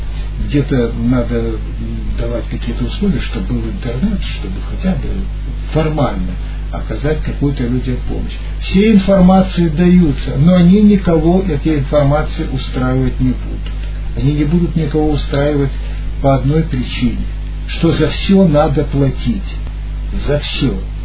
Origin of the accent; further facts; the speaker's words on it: Vladivostok, Primorsky Krai, Russia; born there; also born or lived in Moscow; Я родился во Владивостоке.